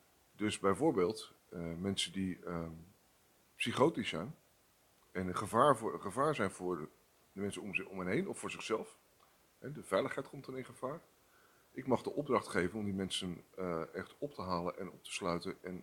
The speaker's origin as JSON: {"language": "Dutch", "town": "Rotterdam", "region": "South Holland", "country": "Netherlands", "tie": "born there", "also_born_or_lived": "Groningen / Friesland", "moved": "as an adult", "said": "In Rotterdam."}